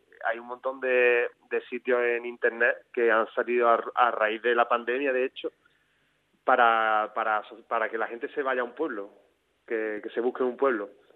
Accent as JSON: {"language": "Spanish", "town": "Lucena", "region": "Andalusia", "country": "Spain", "tie": "born or raised there", "said": "Y ya yo que vivo en un pueblo que somos 40.000 habitantes, que es mi pueblo Lucena"}